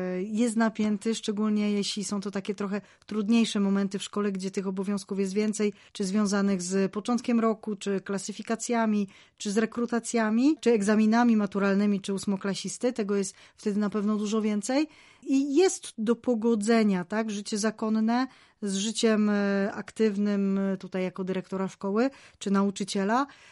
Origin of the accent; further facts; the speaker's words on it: Limanowa, Lesser Poland, Poland; Ja pochodzę z Limanowej.